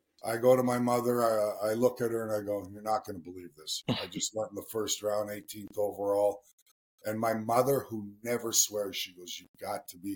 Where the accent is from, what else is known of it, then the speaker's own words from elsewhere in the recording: Edmonton, Alberta, Canada; I grew up in Edmonton, and the draft was in Montreal, 2-hour time difference.